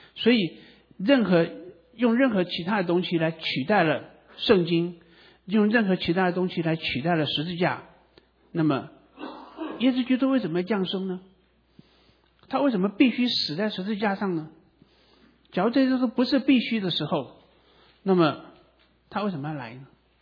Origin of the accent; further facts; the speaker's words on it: China; 我们中国人就选这个比较简单的吧，很简单的教义，受割礼就好了。